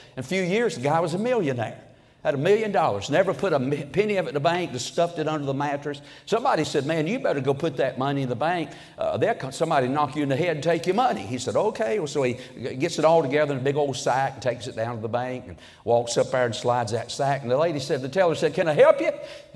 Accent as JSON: {"language": "English", "town": "Toast", "region": "North Carolina", "country": "United States", "said": "I am from Toast, North Carolina. That's right. And that is a suburb of Mount Airy, North Carolina, which is Mayberry"}